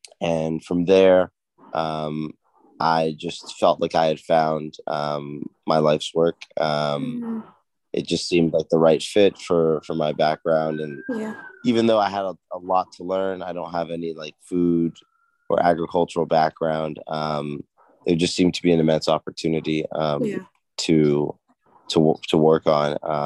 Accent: Nigeria; Well, I'm Nigerian, and by 2050, we'll be the third most populous country on the planet.

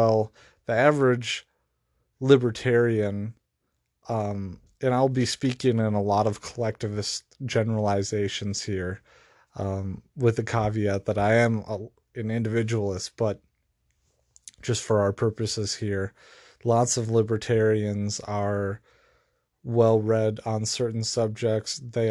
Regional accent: Minnesota, United States; And this might just be growing up in Minnesota

